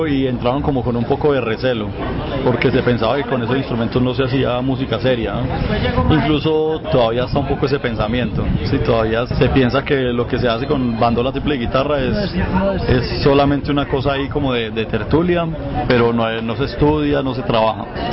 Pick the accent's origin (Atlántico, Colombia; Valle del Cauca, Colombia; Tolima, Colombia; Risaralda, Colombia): Risaralda, Colombia; Pereira; now in Medellín, Colombia; Bueno, yo nací aquí en Medellín, pero cuando tenía un año mis papás fueron a vivir a Pereira.